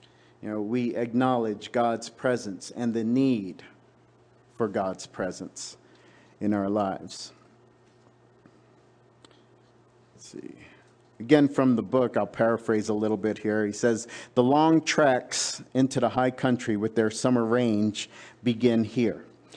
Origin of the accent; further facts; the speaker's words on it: New York City, New York, United States; Where I grew up in New York City, this would be a little harder to explain.